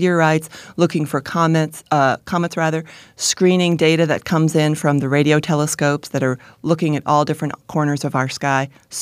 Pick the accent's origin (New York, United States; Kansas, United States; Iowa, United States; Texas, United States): New York, United States; because I grew up in the New York area. So these were places, you know, on the Jersey Shore where I learned to swim.